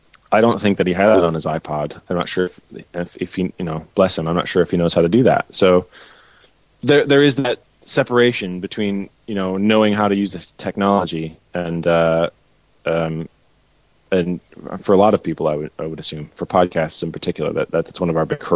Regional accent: Minneapolis, Minnesota, United States; I came from Minneapolis is where I grew up, and it has a big independent music scene

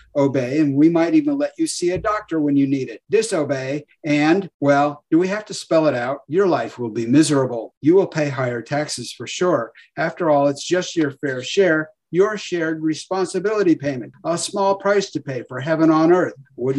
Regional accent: United States; I haven't shopped Amazon for years. I guess I'm too American.

